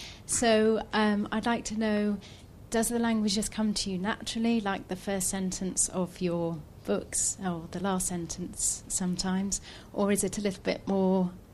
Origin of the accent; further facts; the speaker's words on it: Cheltenham, South West England, United Kingdom; from Cheltenham.